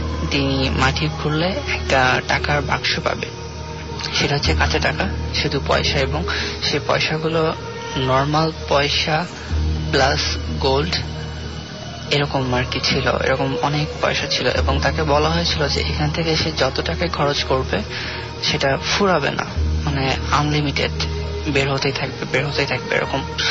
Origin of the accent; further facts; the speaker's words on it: Boymari, Rajshahi Division, Bangladesh; আমার home district পাবনার চাটমোহর উপজেলার বয়মারি গ্রামের ঘটনা। আমাদের গ্রামটা একদম চলন বিলের সাথে